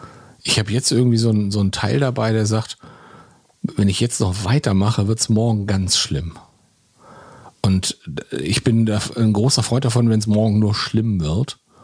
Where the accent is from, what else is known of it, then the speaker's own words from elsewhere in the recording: North Rhine-Westphalia, Germany; Ich als Ostwestfale karnevalsmäßig sowas von unbeleckt.